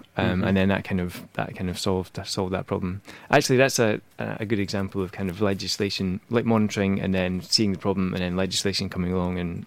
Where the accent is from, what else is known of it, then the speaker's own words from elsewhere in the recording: Edinburgh, Scotland, United Kingdom; moved away as an adult; now in London, United Kingdom; You can probably tell from my accent, I grew up in Edinburgh. I came to London in 2005